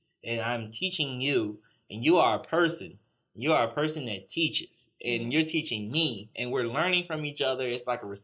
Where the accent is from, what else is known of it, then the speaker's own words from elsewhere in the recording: Utica, Mississippi, United States; I showed the trailer I grew up in Utica, Mississippi.